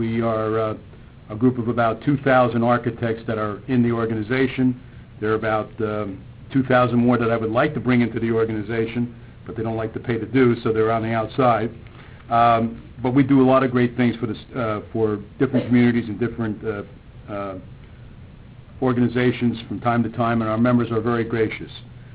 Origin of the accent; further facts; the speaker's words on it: West Orange, New Jersey, United States; I'm from West Orange, New Jersey.